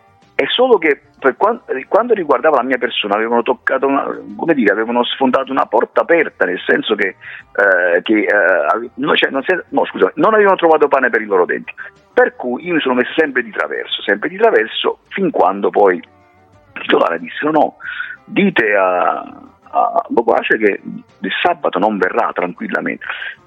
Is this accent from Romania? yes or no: no; Naples, Campania, Italy; Innanzitutto sono napoletano. No, innanzitutto sono napoletano, poi il dialetto napoletano, la lingua napoletana è musicale